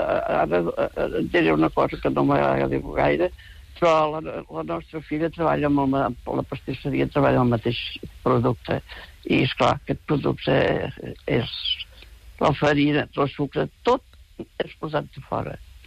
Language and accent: Catalan; El Vendrell, Catalonia, Spain; jo des de petita, jo sempre us ho dic, soc filla de Vendrell, pagesos